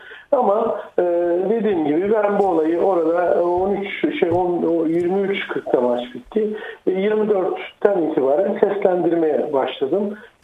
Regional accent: Trabzon, Turkey; ben bir Trabzonlu olarak orada üstüme düşen görevi de yaptım.

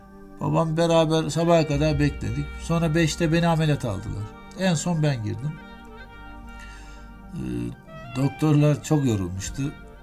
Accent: Kahramankazan, Ankara, Turkey; annemin köyü Kazan. Ben Kahraman Kazanlıyım aynı zamanda. Babam Kırım göçmeni.

